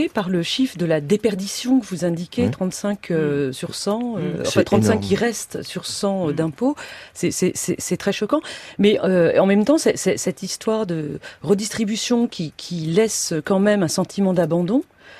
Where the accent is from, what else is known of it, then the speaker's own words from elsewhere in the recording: France; C'est comme si chez nous, en France